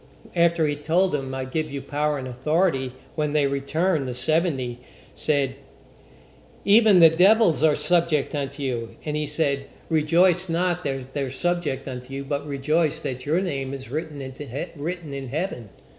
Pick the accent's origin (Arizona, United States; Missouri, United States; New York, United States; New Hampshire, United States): New York, United States; You know, I grew up in New York, and 99% of all comedy and jokes was sarcasm.